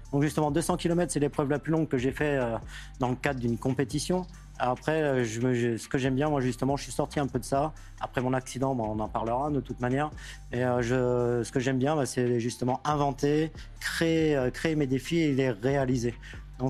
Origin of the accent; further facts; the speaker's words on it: Angers, Pays de la Loire, France; born there; Et je vis au Pays Basque. Donc, le Breton basque, il n'est même pas basque, parce que je suis né à Angers, dans le Maine-et-Loire.